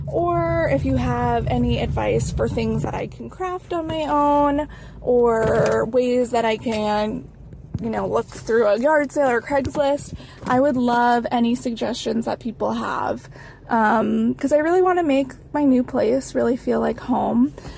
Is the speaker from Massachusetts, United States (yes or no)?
yes; Framingham, Massachusetts, United States; moved away as an adult; also born or lived in New Orleans; now in Athens, United States; I am originally from Framingham, Massachusetts, but I've since lived in New Orleans for 6 years for college and grad school and some life after that. And now I live in Athens, Georgia for some more grad school.